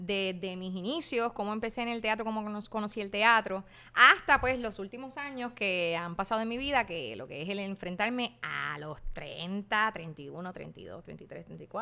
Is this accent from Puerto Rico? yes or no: yes; Caguas, Puerto Rico; Yo soy de Caguas, sí. Puerto Rico, sí. Centro y corazón